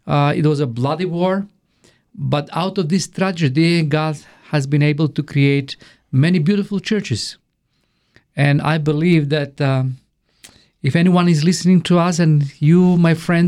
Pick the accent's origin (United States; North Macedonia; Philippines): North Macedonia; English is a second language; In the year 2006, we moved to Macedonia. I am born in Macedonia. I'm originally from Macedonia, and then we planted a church in the small town of Strumica.